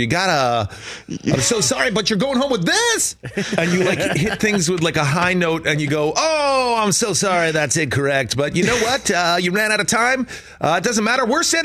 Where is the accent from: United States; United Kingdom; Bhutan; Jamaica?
United States; East Coast; I'm from the East Coast. I live in Southern California now.